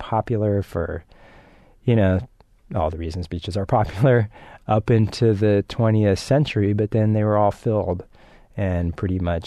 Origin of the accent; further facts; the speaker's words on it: California, United States; If we grew up in California, I have grown up here since I was 9, but I don't have grandparents and, you know, great-grandparents who told me about the history of the landscape.